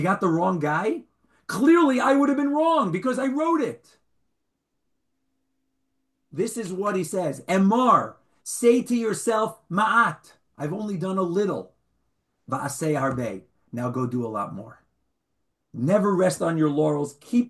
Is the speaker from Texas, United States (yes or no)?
no; New York, United States; I grew up in New York. Well, I never grew up, but my formative years were in New York, and it bothered me.